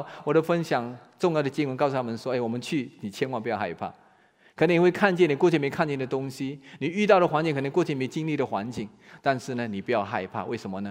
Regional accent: China; 那我们中国人呢，我常说中国人我们有三厚特别条件，有三厚。

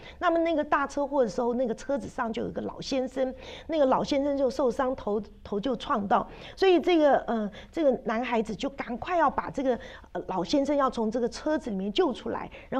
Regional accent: China; 我们中国人常常讲，哈，喝西北风啊

